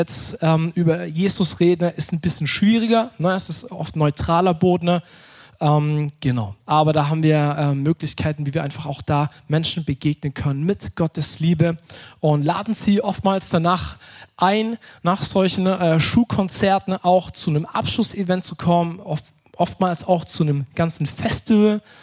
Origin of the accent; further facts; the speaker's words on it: Leonberg, Baden-Württemberg, Germany; now in Fürth, Germany; ich bin auch aufgewachsen im Schwabenländle, auf der anderen Seite von Stuttgart, in Leonberg, aus der Ecke komme ich. Und ich muss ehrlich sagen, seit den 6,5 Jahren, wo ich in Fürth wohne, bei Nürnberg